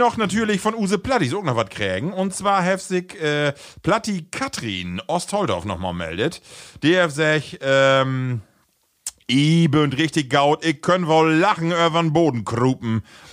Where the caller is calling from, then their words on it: Münster, North Rhine-Westphalia, Germany; Grüße aus Münster, ehemals komme ich aus Flechum.